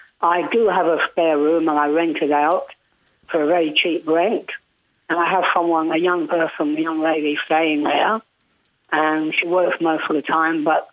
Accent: England, United Kingdom; Yeah, I grew up in England in the 50s

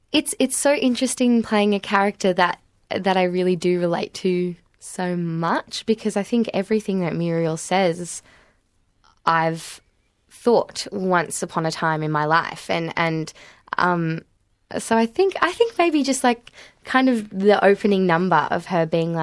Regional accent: Sussex Inlet, New South Wales, Australia; my parents live in Bomaderry. I grew up in Sussex Inlet.

